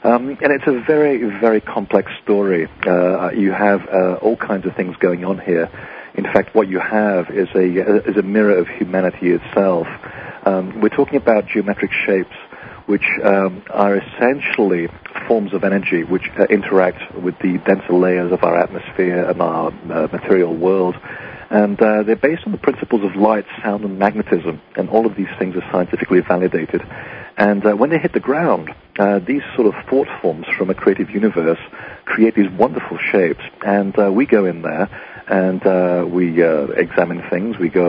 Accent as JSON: {"language": "English", "country": "Portugal", "tie": "born or raised there", "second_language": "English", "said": "when I was growing up in Portugal, you know, my accent actually betrays my original nationality."}